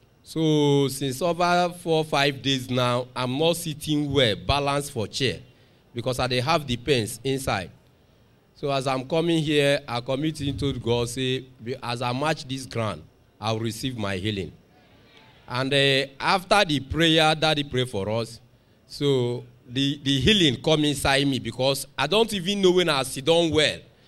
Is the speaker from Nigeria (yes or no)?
yes; Enugu State, Nigeria; I'm from Enugu State.